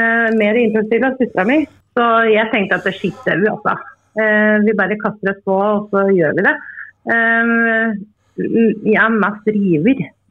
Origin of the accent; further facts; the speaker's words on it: Innlandet, Norway; accent: Toten dialect; Nei, det for at vi kommer fra Toten og tvillinger da, sikkert.